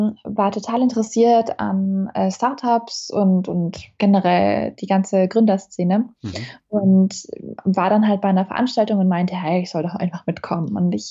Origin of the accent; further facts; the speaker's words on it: Germany; Ich war ja erst 2 Jahre alt und ich sehe Deutschland tatsächlich auch als meine Heimat an und habe das so ein bisschen akzeptiert als, ja, es ist auf demselben Level für mich wie jetzt mein Geburtsort und noch mehr.